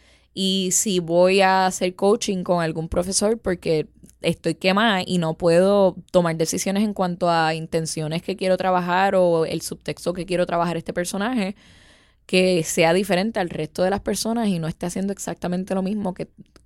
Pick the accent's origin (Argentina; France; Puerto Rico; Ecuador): Puerto Rico; a veces me afecta mucho a nivel personal y creo que todos como puertorriqueños podemos identificarnos con esa conversación.